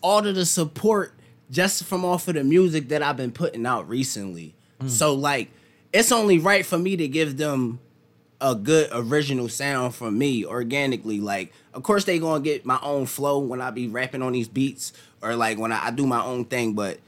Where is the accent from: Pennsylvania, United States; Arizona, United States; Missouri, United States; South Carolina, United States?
Pennsylvania, United States; Philadelphia; I'm an artist from Philly. I travel city to city performing